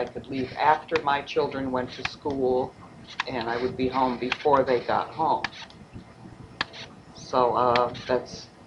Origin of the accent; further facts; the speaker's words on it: Canaan, Connecticut, United States; born there; I was born in Canaan, Connecticut, on December 20th, 1934.